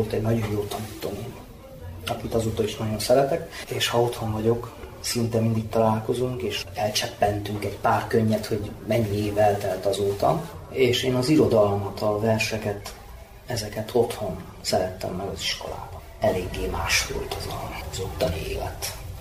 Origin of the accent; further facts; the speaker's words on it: Reghin, Mureș County, Romania; Erdélybe voltak, Szászrégenbe, ahol én születtem, és akkor ott éltem.